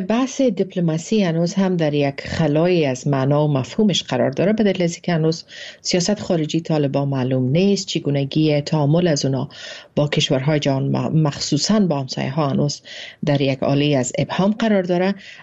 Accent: Afghanistan; ای ما هستیم، ما افغان هستیم که شکست خوردیم

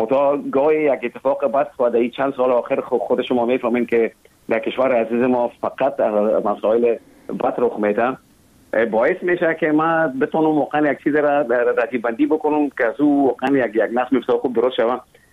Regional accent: Kabul, Afghanistan; born there; اصلا زادگاه من کابل است ولی همونطور که گفتم زیاد ما در دیگه ولایت هم بودیم

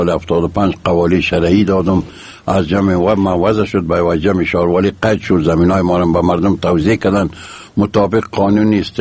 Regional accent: Mazar-i-Sharif, Balkh, Afghanistan; زادگاه من شهر مزار شریف، تحصیلات من لیسه باختن مزار شریف

